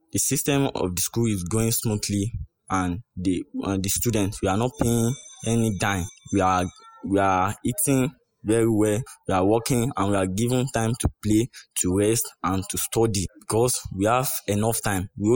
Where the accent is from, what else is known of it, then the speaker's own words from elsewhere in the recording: Borno, Nigeria; now in Lagos, Nigeria; Actually, I'm from Borno State, but due to some circumstances, I traveled to Lagos to come and stay with my father.